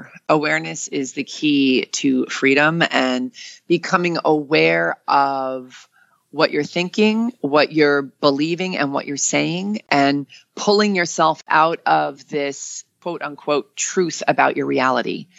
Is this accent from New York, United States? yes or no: yes; New York, United States; And I'm from New York. I'm impatient.